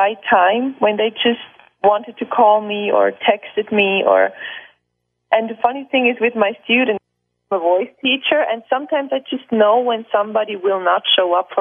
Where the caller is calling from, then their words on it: Basel, Basel-Stadt, Switzerland; I'm calling in from Basel, Switzerland, from my sofa.